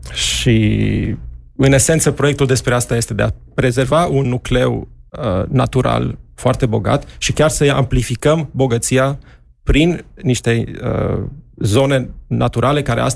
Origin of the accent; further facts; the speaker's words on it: Cluj-Napoca, Cluj County, Romania; pe lângă faptul că suntem clujeni, chiar dacă eu locuiesc în altă parte, dar rămân clujan